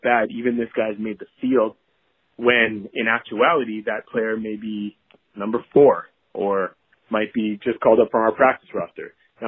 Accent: Canada; also born or lived in Chicago / Florida / New York; I was born and raised in Canada. lived in Chicago, lived in Florida, lived in New York. I've been all over the place, played a little bit of football myself. Settled back in Canada here now.

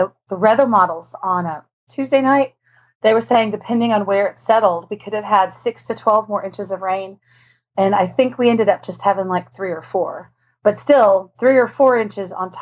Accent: Arlington, Texas, United States; from Arlington, Texas.

